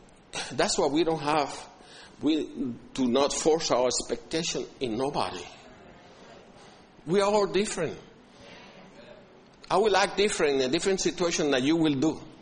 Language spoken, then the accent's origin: English; Puerto Rico; now in United States; I came from Puerto Rico, and brother came from Spain, and Australia, and, you know, Irish. Brought up in different cultures and customs and people